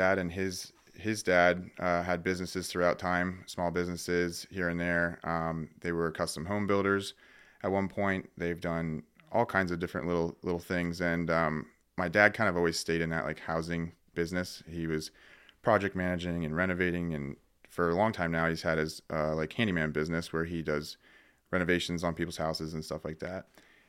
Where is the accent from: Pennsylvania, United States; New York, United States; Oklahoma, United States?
Pennsylvania, United States; Hershey; Our family is from Hershey. I grew up in Hershey, Hummelstown area as well. Went to Hershey High School, played hockey and a couple other sports